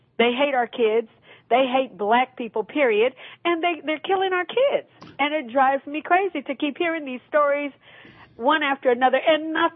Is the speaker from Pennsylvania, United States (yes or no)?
no; Los Angeles, California, United States; now in Texas, United States; I'm from Los Angeles, now living in Texas. But growing up, this is nothing new.